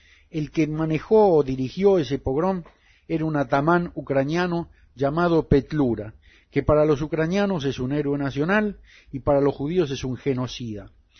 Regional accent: Buenos Aires, Argentina; Yo he sido educado como argentino y como tal amo profundamente el tango. El tango, como ustedes saben, es la música nacional de los porteños, que somos los nacidos en la ciudad de Buenos Aires.

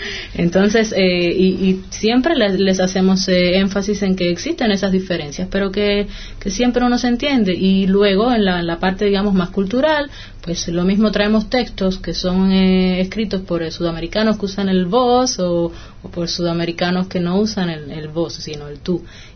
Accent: Cuba; moved away; Hace 5 años llegué de Cuba y acá estoy.

